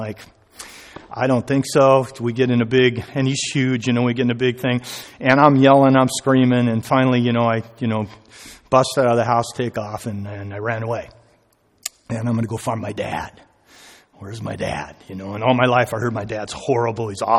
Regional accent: Azusa, California, United States; I grew up in East Los Angeles, actually a little town called Azusa.

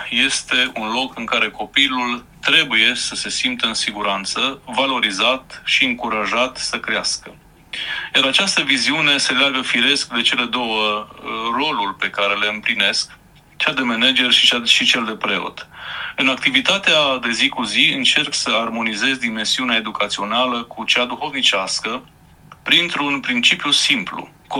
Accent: Brăișorul, Romania; la tradițiile din satul meu natal, Brăișorul. Acolo, în biserica satului, alături de părinți, bunici și preot, am învățat primele rugăciuni și am simțit pentru prima dată frumusețea credinței.

